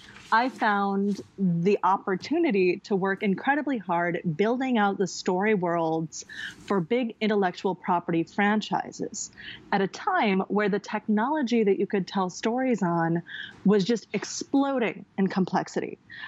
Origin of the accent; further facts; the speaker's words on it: Southwest, United States; now in New York, United States; So I grew up in the American Southwest, and I moved to New York because I wanted to do theater, you know, with a big capital T.